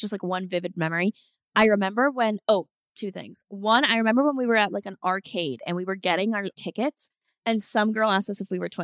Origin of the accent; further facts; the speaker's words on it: Florida, United States; Because we grew up in Florida.